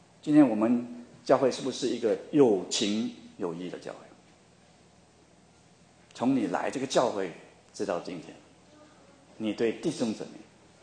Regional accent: China; 我们中国人啊，我们中国人很讲这个亲情啊

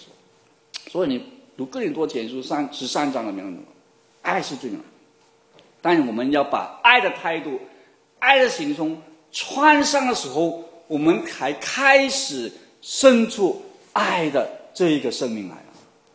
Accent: Guangdong, China; 对不起，我是广东的，所以我很多的这些俗语都是广东话来的啊

